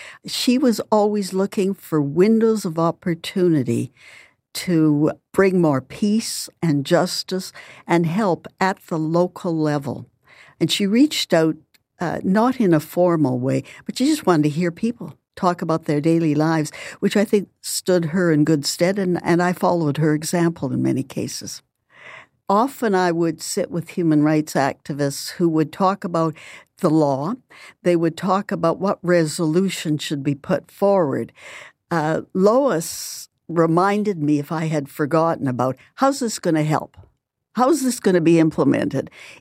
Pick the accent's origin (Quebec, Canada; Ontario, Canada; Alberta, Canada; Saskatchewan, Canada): Saskatchewan, Canada; I'm from Saskatchewan.